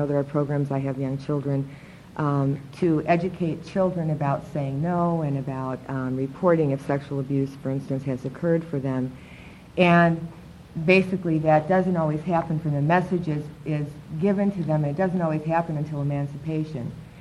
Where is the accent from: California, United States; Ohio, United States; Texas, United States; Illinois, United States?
Illinois, United States; Chicago; I'm from Chicago, Illinois